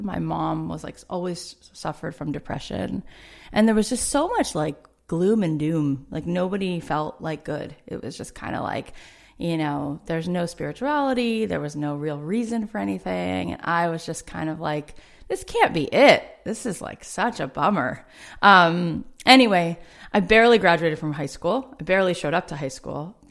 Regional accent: Florida, United States; I grew up in South Florida, in a suburb, and it was like not very, there was no like counterculture.

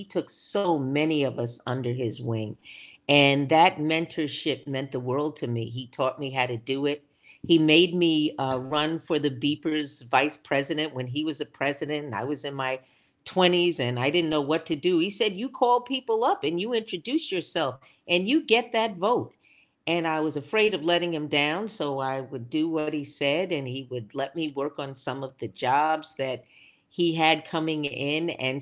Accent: New York City, New York, United States; now in Washington, United States; I came from New York City, then to upstate New York, and then here to Chocolate City.

